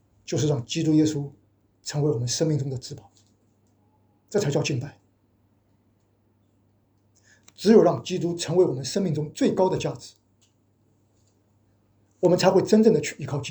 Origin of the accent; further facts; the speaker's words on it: China; 我们中国人都知道秘诀是不外传的，而且秘诀是最最最最重要的。